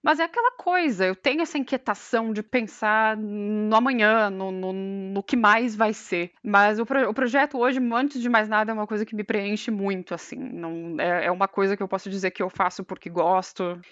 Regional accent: Rio Grande do Sul, Brazil; moved away as an adult; além de eu ter 19 anos quando eu saí do Brasil, eu era um bichinho do mato. Então, quer dizer, o rolê pra mim era ir pra Porto Alegre, que era a capital do estado.

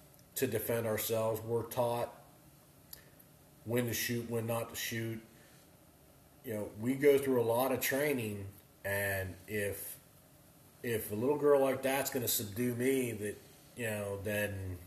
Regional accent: United States; I don't care because I'm American.

